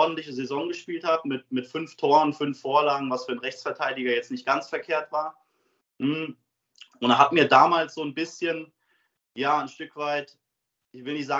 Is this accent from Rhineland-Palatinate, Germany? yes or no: yes; Kaiserslautern, Rhineland-Palatinate, Germany; now in Braunschweig, Germany; aber den Weg dann wieder meine alte Heimat nach Kaiserslautern zu gehen.